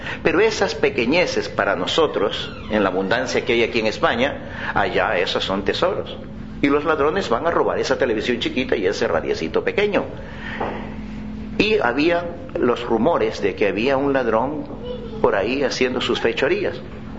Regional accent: Ecuador; also born or lived in Mexico; no soy mexicano. Soy de Ecuador, pero viví 6 años en México y me gustó mucho y aprendí muchas cosas de allá

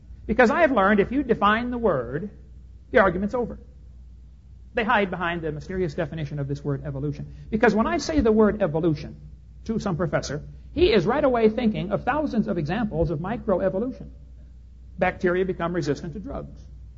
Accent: Illinois, United States; I come from Illinois, corn country.

